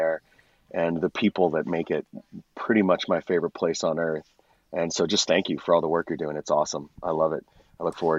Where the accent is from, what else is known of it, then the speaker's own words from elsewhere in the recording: California, United States; also born or lived in East Coast; Well, I moved to California from the East when I was a kid.